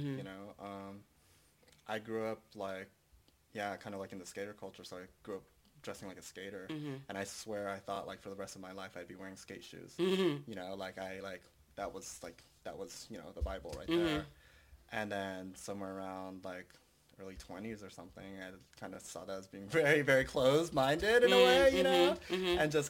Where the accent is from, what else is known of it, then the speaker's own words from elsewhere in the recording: California, United States; growing up in Orange County, I, like, was kind of an outcast in a way.